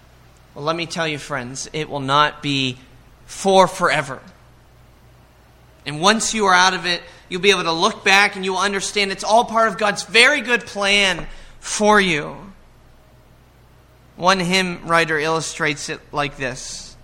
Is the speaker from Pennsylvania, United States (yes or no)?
yes; Hollidaysburg, Pennsylvania, United States; we were going to a restaurant that wasn't in my hometown in Hollidaysburg